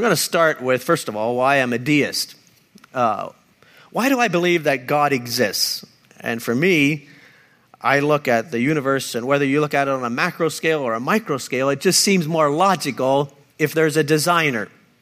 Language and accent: English; Ephrata, Pennsylvania, United States; And I grew up in Lancaster County here. Well, the first 13 years of my life, I lived in close to Ephrata.